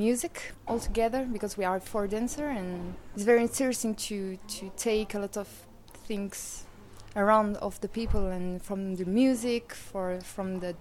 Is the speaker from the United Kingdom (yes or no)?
no; France; now in Sweden; I come from France, and I work in Sweden in another company.